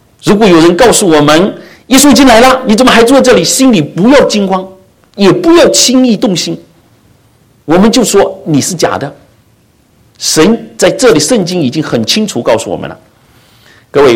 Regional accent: China; 我们也知道我们中国人来的

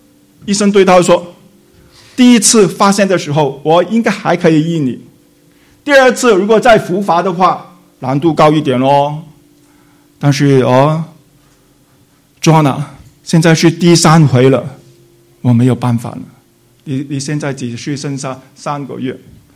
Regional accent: China; 只有我一个中国人站在他们当中啊

